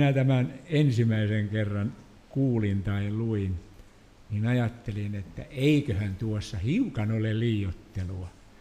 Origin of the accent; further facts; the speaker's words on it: Tampere, Pirkanmaa, Finland; Oli muuten sieltä, mistä me olemme kotoisin, Tampereen Teiskosta.